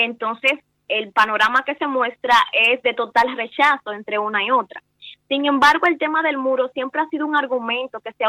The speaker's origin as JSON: {"language": "Spanish", "country": "Dominican Republic", "said": "nosotros como República Dominicana."}